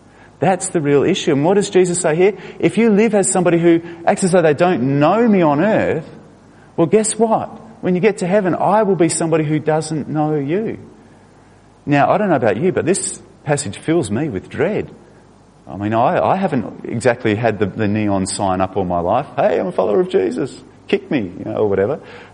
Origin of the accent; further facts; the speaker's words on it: Australia; now in Los Angeles, United States; I'll just hop off the bus here, just say, hang on, because I'm an Australian.